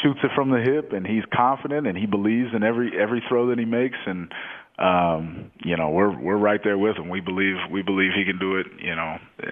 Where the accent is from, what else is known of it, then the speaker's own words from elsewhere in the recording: Austin, Texas, United States; I'm from Austin, Texas. We hunkered down in Austin, my family and I was lifting in the garage